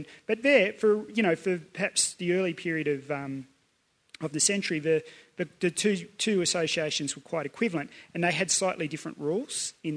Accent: Sydney, New South Wales, Australia; And I come from Sydney.

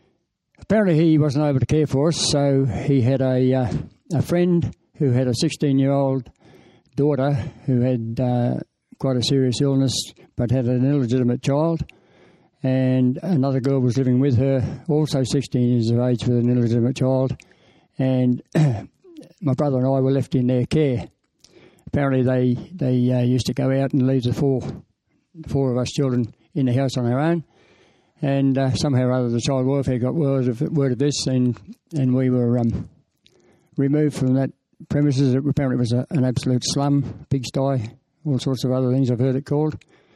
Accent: Chelsea, London, United Kingdom; born there; I was born in Chelsea, in London, in 1943, 23rd of June, the second of three illegitimate children from a relationship between my father and my mother, who had met in a displaced persons camp in England

